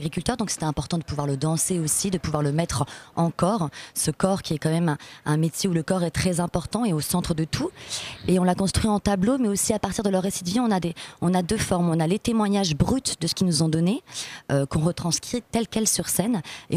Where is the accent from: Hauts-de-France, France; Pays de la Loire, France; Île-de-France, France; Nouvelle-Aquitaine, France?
Île-de-France, France; Paris; Non, à Paris.